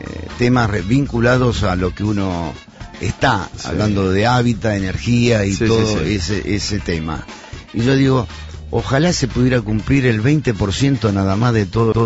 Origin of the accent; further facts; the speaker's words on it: Argentina; aquí tenemos 45 millones de habitantes, somos 45 millones de habitantes